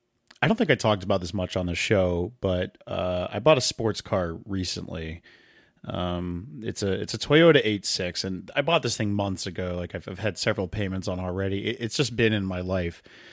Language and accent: English; New England, United States; so I'm from New England and we get snow 3 months out of the year.